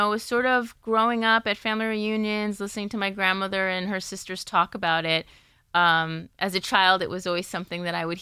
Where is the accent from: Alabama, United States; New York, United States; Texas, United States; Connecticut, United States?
Connecticut, United States; as a northerner, you know, growing up in Connecticut, I'm very sensitive to it.